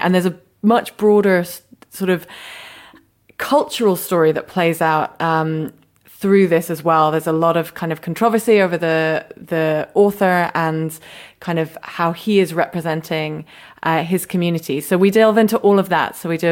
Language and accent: English; United Kingdom; accent: British; Okay, it's because of my British accent. It's almost impossible to understand what I'm saying.